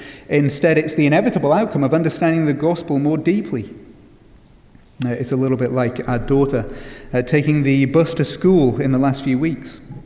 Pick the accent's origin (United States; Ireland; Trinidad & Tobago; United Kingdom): United Kingdom; England; Don't forget that I'm English. The English aren't known for getting overly excited about anything, except maybe Premier League soccer.